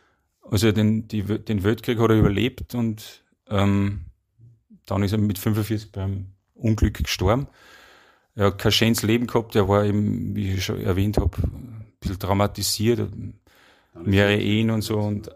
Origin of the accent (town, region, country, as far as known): Salzburg, Austria; born or raised there